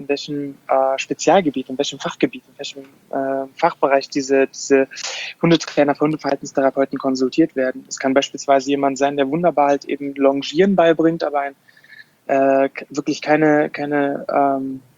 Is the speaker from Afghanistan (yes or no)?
yes; Afghanistan; moved away; Ich bin in Afghanistan groß geworden und habe dort mit Straßenhunden die ersten Kontakte und Berührungen gehabt